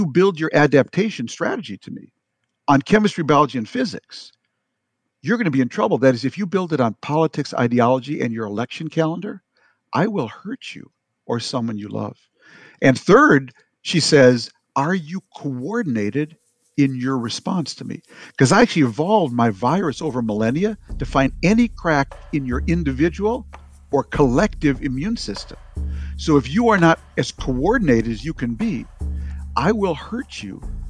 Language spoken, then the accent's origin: English; Minnesota, United States; Frankly, because I am from Minnesota, I know that's not true.